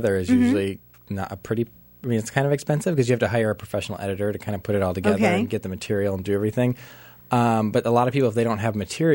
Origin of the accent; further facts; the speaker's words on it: Minneapolis, Minnesota, United States; moved away as an adult; Minneapolis.